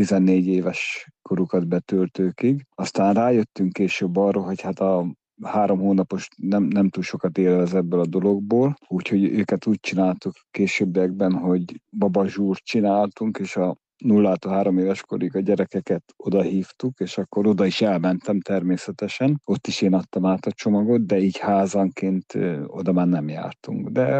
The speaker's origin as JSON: {"language": "Hungarian", "town": "Kübekháza", "region": "Csongrád-Csanád", "country": "Hungary", "tie": "born or raised there", "said": "Kübekházán éltünk, ez a szülőfalum"}